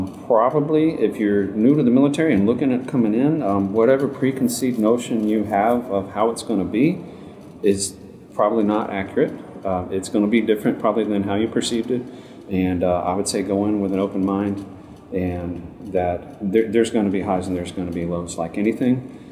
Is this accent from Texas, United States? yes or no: yes; Texas, United States; I'm from Texas, so I enjoyed being there.